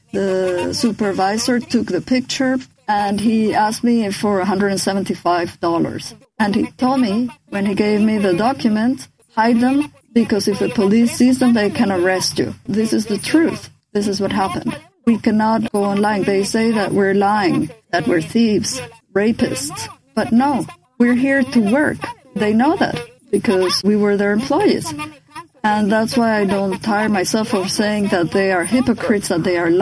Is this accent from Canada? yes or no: no; Guatemala; moved away as an adult; now in United States; I came in 1999 from Guatemala. I was with my parents there. I was 7 years old when my father got killed.